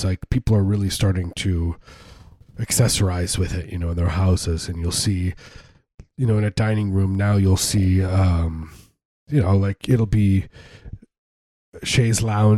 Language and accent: English; Midwest, United States; I'm from the Midwest, man.